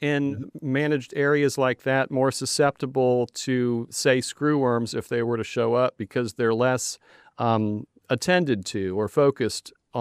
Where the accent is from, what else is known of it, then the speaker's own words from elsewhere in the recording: Florida, United States; I grew up in Florida